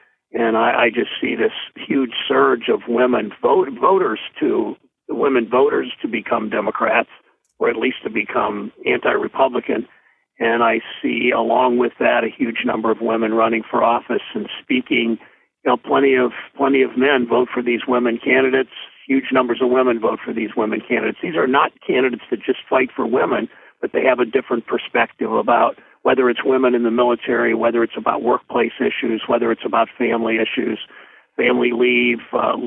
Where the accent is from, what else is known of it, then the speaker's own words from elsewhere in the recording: Mansfield, Ohio, United States; Springfield or my hometown of Mansfield